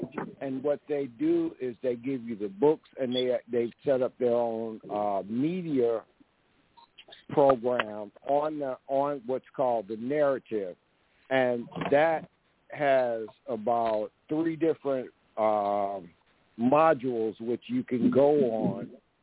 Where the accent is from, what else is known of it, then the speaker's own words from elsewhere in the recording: Aberdeen, Mississippi, United States; born there; I was born in Aberdeen, Mississippi